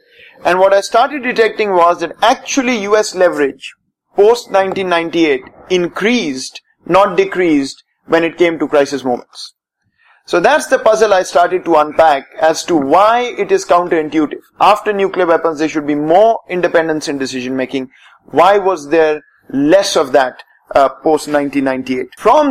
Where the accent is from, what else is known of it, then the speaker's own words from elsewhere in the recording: Pakistan; Not necessarily as a Pakistani, because that's not what a scholar does